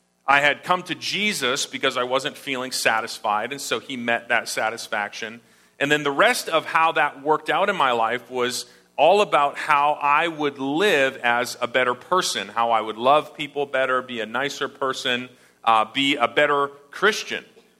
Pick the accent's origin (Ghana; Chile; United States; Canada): Canada; I'm Canadian. I went to the University of British Columbia in Vancouver.